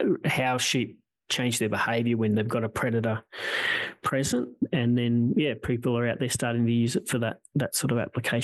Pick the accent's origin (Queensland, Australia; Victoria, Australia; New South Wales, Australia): Queensland, Australia; Remember that I'm a Queenslander and I think I'm the best, biggest and best at everything.